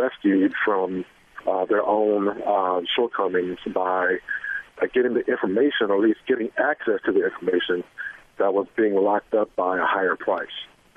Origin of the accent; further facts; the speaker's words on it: Houston, Texas, United States; I started off being born and raised in Houston, Texas, in an area called Third Ward